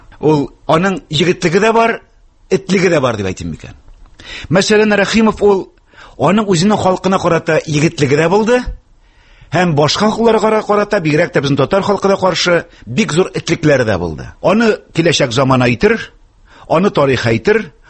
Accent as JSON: {"language": "Tatar", "region": "Bashkortostan", "country": "Russia", "tie": "born or raised there", "said": "Башкортстанның минем сөйкле республикамның, сөйкле халкымның, туган җиремнең"}